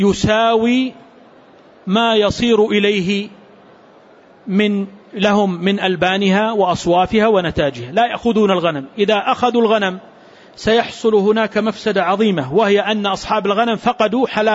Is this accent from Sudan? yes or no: no; Saudi Arabia; لأن أحكام القضاة عندنا في المملكة العربية السعودية ولله الحمد مستمدة ومعتمدة على الكتاب والسنة